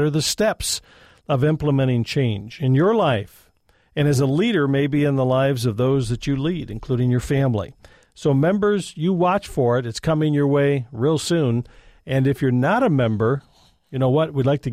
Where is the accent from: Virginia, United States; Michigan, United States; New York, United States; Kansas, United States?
Michigan, United States; Jackson; and from my hometown, Dave from Jackson, Michigan.